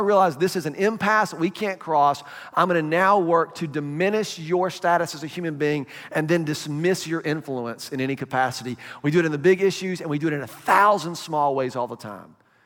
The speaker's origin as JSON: {"language": "English", "town": "Atlanta", "region": "Georgia", "country": "United States", "tie": "born or raised there", "said": "I grew up in Atlanta, so I've always had a appreciation of Martin Luther King"}